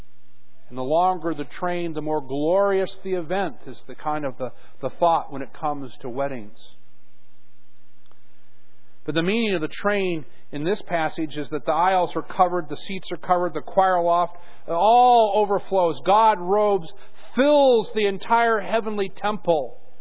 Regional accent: Virginia, United States; Growing up in Virginia for a while, they had a terrible gnats

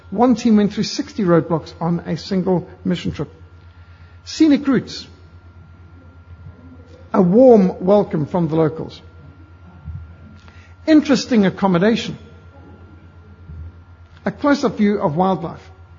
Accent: South Africa; born there; Even though I'm South African born, my father did fight in the 8th Army, and I do have the privilege of British passport too.

